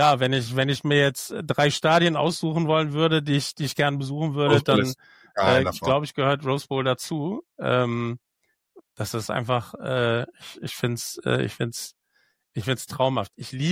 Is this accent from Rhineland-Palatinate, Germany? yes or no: no; Oberhausen, North Rhine-Westphalia, Germany; ich komme ja aus dem Ruhrgebiet, das heißt Support Your Local Club. Ich komme aus Oberhausen, mein Favoritenteam ist natürlich Rot-Weiß Oberhausen.